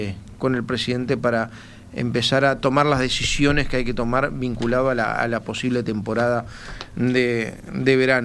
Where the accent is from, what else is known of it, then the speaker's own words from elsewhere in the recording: Uruguay; a mí me llenó de orgullo como uruguayo